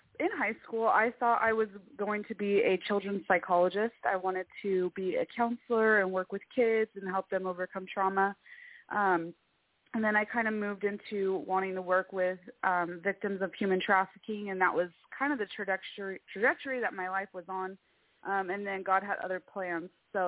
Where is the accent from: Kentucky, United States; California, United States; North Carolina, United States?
California, United States; also born or lived in Arizona; because I am from California, but I lived in Arizona for about 7 years, pretty much on my own.